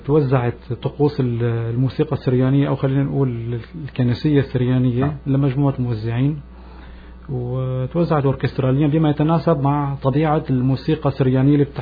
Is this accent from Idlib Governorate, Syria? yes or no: no; Qamishli, Al-Hasakah Governorate, Syria; ومن صغري عشت طفولتي بالقامشلي، فهي قريبة كتير على التركية.